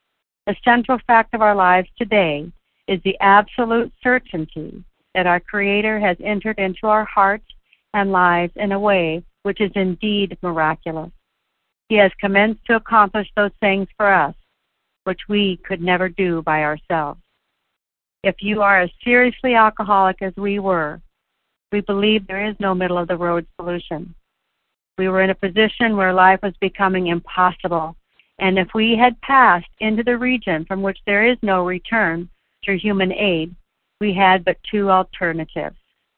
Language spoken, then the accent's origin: English; Oregon, United States; I am from Oregon, and I am a recovered compulsive overeater.